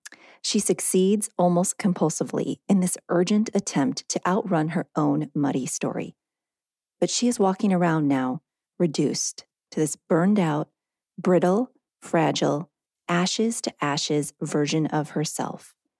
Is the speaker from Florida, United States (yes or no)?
no; Illinois, United States; She's from Iowa. I'm from Illinois.